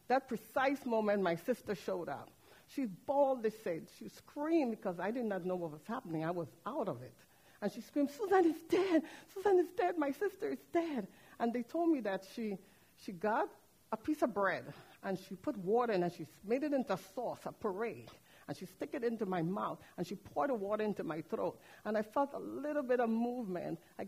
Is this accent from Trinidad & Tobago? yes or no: yes; Trinidad & Tobago; born there; also born or lived in Puerto Rico; I was born in Trinidad and Tobago. It's next to Venezuela. My mom left us there with some nieces, aunts, and uncle.